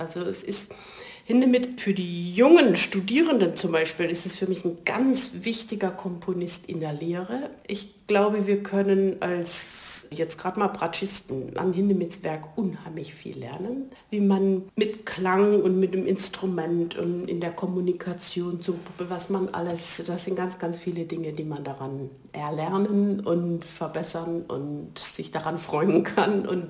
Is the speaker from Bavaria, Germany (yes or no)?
no; Lahr, Baden-Württemberg, Germany; im badischen Lara in meiner Heimat mit 5 oder so